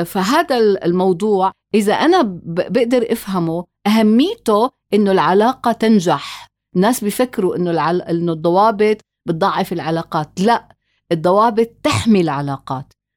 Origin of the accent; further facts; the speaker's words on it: Syria; أوكي أنا سوري،